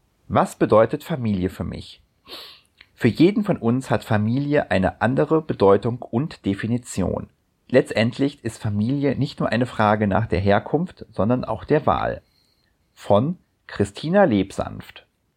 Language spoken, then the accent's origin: German; Bavaria, Germany; now in Cologne, Germany; Durch meinen Umzug nach Köln in eine ganz neue Stadt, weit entfernt von meiner Heimat im Allgäu